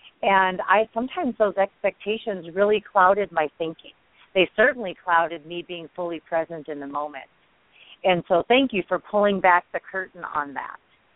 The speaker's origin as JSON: {"language": "English", "region": "Minnesota", "country": "United States", "tie": "born or raised there", "also_born_or_lived": "Colorado", "said": "I grew up in Minnesota, and we had lakes, you know, that's the land of, you know, 10,000 lakes plus."}